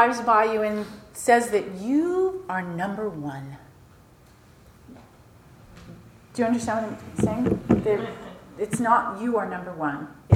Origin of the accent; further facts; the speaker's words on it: California, United States; So I'm born and raised in California.